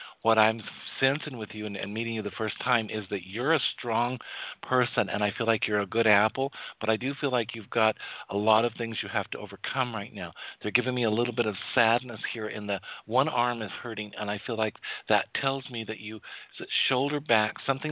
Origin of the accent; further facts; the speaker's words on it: Wyoming, United States; I am from Wyoming, by the way. I know I have a southern name.